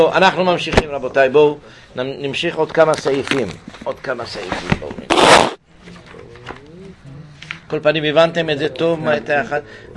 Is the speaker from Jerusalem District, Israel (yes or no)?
yes; Jerusalem, Jerusalem District, Israel; עין כרם קראו לזה. היום זה ישתנה, מישהו, אתה מכיר את ירושלים? מקום יפה היה